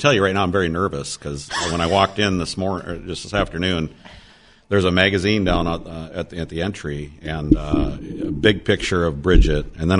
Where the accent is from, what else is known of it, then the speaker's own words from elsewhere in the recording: Maddock, North Dakota, United States; So yeah, I'm from Maddock. We have a farming and ranching operation there.